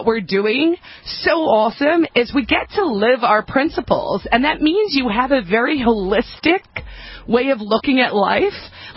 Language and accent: English; South Africa; growing up in South Africa and really just also seeing a lot of repeats